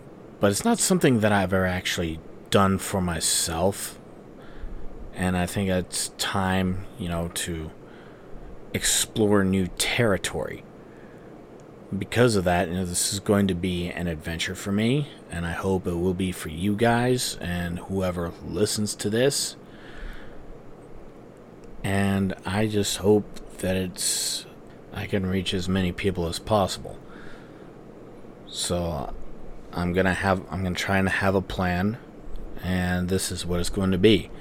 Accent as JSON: {"language": "English", "country": "United States", "said": "Now, you probably had no idea that I actually had a voice, but this is it, and yes, I am an American."}